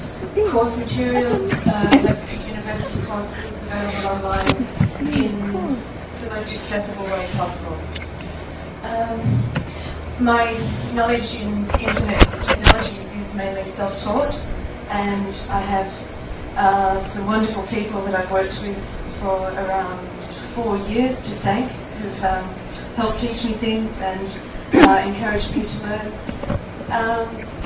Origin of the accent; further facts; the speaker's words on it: Melbourne, Victoria, Australia; from Melbourne, Australia, which is sort of part of Asia.